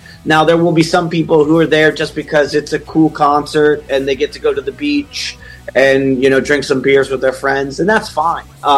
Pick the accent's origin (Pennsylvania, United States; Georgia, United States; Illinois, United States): Pennsylvania, United States; when you have a record label in a territory like Italy, and we're kids from Pennsylvania